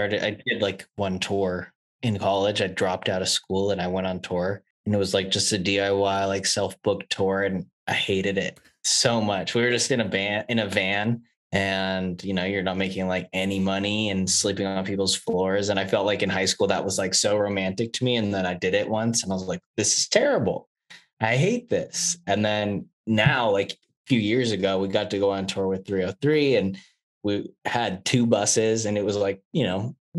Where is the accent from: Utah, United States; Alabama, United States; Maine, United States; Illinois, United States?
Utah, United States; No, I went to college in Boston and my family is all from Boston. But yeah, I grew up in Utah.